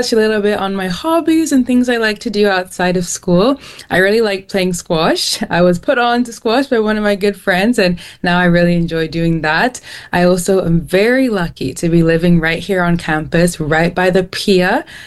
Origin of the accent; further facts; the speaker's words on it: Nigeria; I'm Nigerian, and we have high rates of maternal mortality in Nigeria and other areas in Africa.